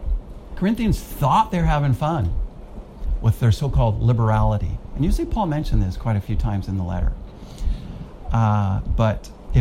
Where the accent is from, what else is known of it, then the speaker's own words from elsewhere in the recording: United States; moved away as an adult; now in Singapore; Because I'm an American living in Singapore. And even after 28 years here, by the way, tomorrow is my anniversary.